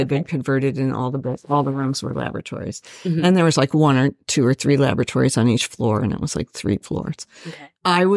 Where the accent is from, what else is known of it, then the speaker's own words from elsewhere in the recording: Michigan, United States; myself a Michigander, though I wasn't born there. And I'm a lover of the Great Lakes because mm-hmm. I'm from the Michigan area.